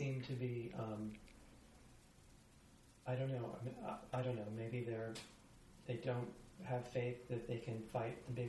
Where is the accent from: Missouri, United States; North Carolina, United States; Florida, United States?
Florida, United States; Miami; Yeah, which is my hometown.